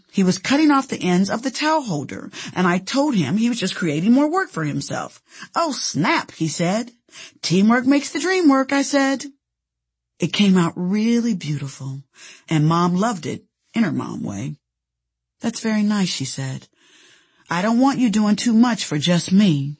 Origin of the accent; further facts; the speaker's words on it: Indianapolis, Indiana, United States; from Indianapolis, Indiana, and I am still trying to make my mom proud.